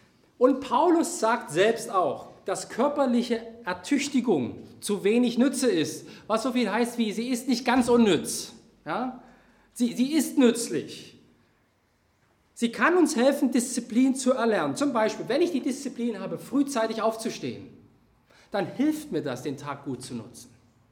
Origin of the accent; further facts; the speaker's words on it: Saxony, Germany; Ich komme ja aus Sachsen, aus dem Elbsandsteingebirge, da kannst du wirklich sehr, sehr hohe Schwierigkeitsgrade klettern.